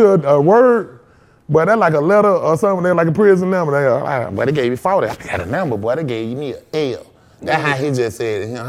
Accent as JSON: {"language": "English", "town": "Atlanta", "region": "Georgia", "country": "United States", "tie": "born or raised there", "said": "know, grew up in Bankhead, and then we was over there every day because my mom from over there, but she got her own apartment in Perry Home."}